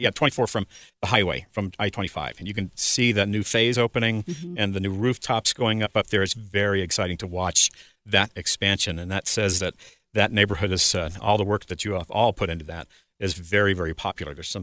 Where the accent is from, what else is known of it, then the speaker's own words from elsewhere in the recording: Northeast, United States; I grew up in the Northeast in a small shipbuilding town with front porches.